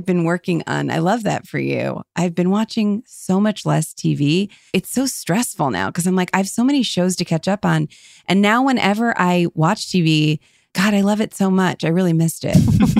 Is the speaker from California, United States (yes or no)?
no; Ohio, United States; Okay, we're from right outside of Cleveland.